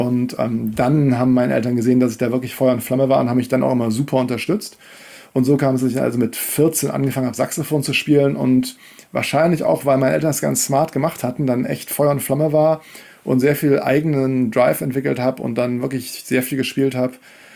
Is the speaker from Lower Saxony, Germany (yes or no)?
no; Kiel, Schleswig-Holstein, Germany; ich bin in Kiel aufgewachsen.